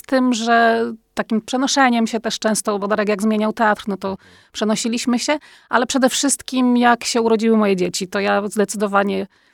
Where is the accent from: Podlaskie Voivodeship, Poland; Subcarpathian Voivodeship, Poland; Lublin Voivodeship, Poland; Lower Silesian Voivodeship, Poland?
Lower Silesian Voivodeship, Poland; Wrocław; bo ja jestem z Wrocławia, pochodzę z Wrocławia